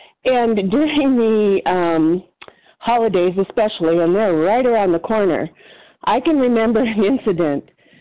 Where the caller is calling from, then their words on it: La Mesa, California, United States; I'm from La Mesa, California, just outside of San Diego.